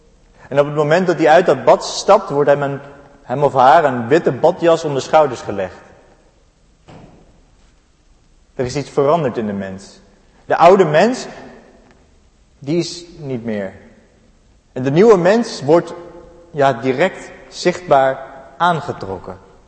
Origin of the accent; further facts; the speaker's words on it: Amsterdam, North Holland, Netherlands; En dat doet mij als Amsterdammer direct denken aan die Jordaanse uitdrukking die u wel kent, denk ik.